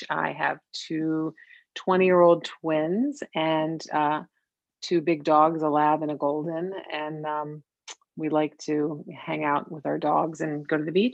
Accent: Maryland, United States; And when I came back to Maryland, we're both from Maryland.

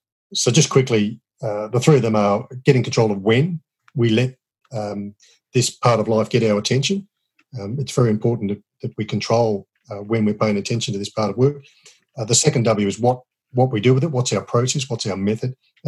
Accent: Australia; I'm an Australian male.

